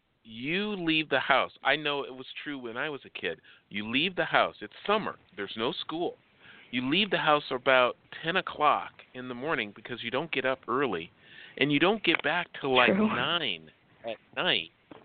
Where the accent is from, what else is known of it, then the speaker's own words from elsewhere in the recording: Chicago, Illinois, United States; You know, I lived in Chicago. I was born and raised in Chicago. I loved it.